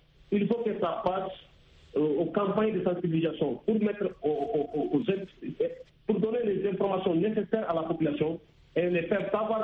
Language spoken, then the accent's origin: French; Mali; Je suis malien.